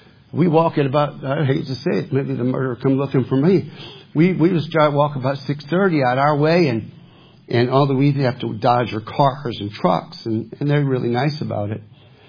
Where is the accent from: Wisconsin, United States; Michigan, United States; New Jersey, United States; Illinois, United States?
Michigan, United States; also born or lived in Tennessee; I came from Michigan and by way of Tennessee to a Bible college.